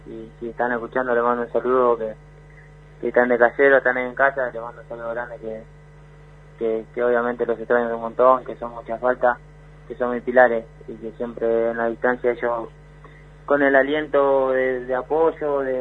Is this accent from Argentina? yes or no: yes; Teca, Argentina; also born or lived in Formosa; si bien nací en Formosa y por parte de mi papá todos los familiares son de allá, creo que me crié, tuve una infancia en Teca y nada, todos mis amigos, mis viejos siguen viviendo ahí, mis hermanos, mis hermanas